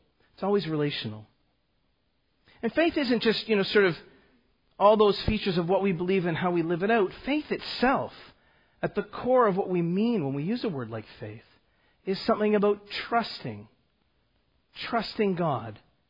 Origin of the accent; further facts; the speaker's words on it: Scarborough, Yorkshire and the Humber, United Kingdom; I'm from Scarborough, but I tell people that I'm Welsh because people that are related to me were there once.